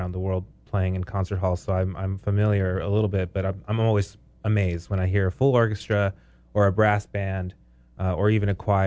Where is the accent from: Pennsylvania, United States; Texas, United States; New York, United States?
Texas, United States; San Antonio; Originally, I'm from San Antonio.